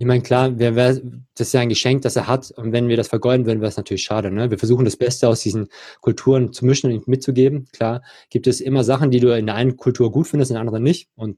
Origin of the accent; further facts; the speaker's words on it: Ludwigsburg, Baden-Württemberg, Germany; ich bin in Ludwigsburg groß geworden, ja, und wohne bald in Frankfurt, ja.